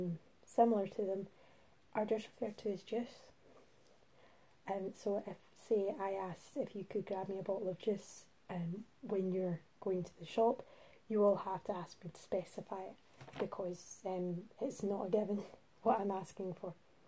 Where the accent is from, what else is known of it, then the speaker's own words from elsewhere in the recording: Scotland, United Kingdom; I'm from Scotland in general. More specifically, I live currently in a lovely big city called Glasgow. But I'm more from the west of Scotland. But I've had, I've dabbled in other areas of Scotland for varying lengths of time.